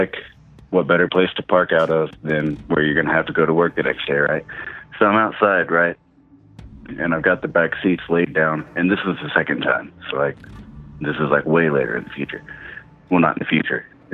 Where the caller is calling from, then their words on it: Colorado, United States; Calling from Colorado.